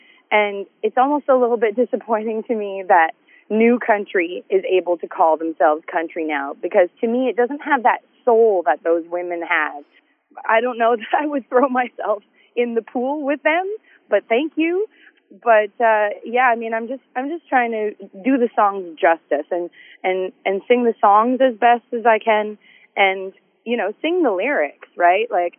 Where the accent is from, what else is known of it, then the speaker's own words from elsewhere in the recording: Canada; But I love being Canadian and being able to come home.